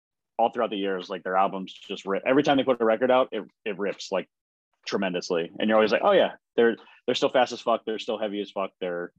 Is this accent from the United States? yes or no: yes; Akron, Ohio, United States; well, we're from Akron and none of our friends want to drive up here. So, and we don't know anybody here from Cleveland.